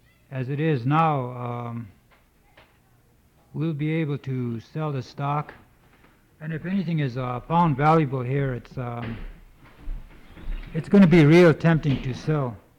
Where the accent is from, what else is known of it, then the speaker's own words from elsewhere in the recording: Stevens Village, Alaska, United States; born there; I was born in Stevens Village.